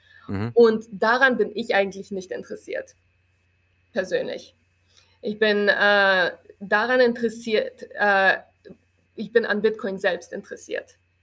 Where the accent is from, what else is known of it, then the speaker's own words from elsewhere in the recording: Wolfsburg, Lower Saxony, Germany; In Niedersachsen, in Wolfsburg.